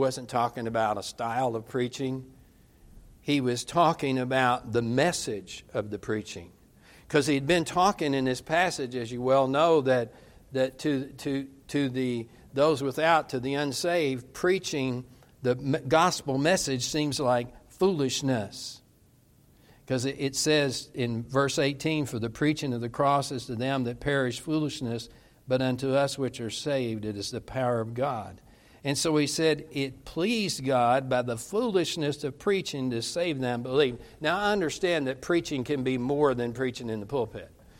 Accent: Southern United States, United States; though I come from the South.

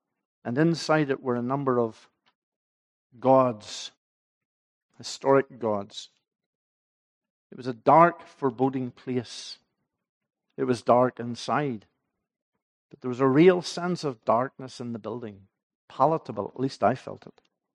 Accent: Ballylagan, Northern Ireland, United Kingdom; the church in Ballylagan, where I grew up

